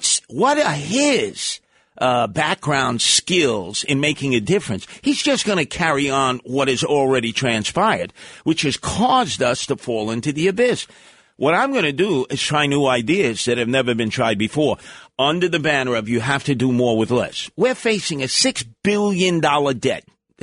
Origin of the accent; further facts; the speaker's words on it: Canarsie, New York, United States; When I grew up in Canarsie, I remember going to the Thomas Jefferson Club at 92nd and Conklin.